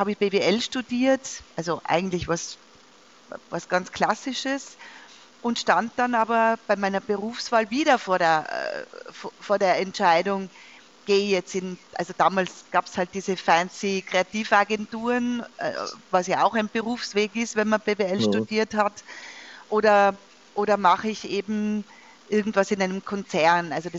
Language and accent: German; Innsbruck, Tyrol, Austria; ich bin aufgewachsen in Innsbruck, also einer relativ kleinen Stadt in Tirol, relativ konservativ in den 1980er Jahren.